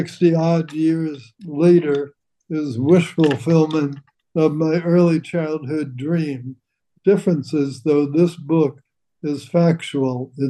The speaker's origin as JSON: {"language": "English", "town": "North Bergen", "region": "New Jersey", "country": "United States", "tie": "born or raised there", "said": "Oh, it was in North Bergen, New Jersey"}